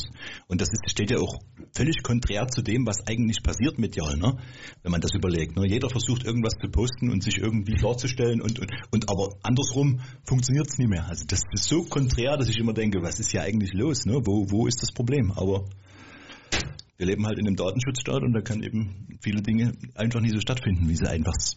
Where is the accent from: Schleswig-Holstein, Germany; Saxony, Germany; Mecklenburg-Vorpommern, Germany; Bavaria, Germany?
Saxony, Germany; Radebeul; ich bin in Radebeul geboren, bin hier aufgewachsen und bin irgendwie, warum auch immer, nie aus Radebeul weggekommen.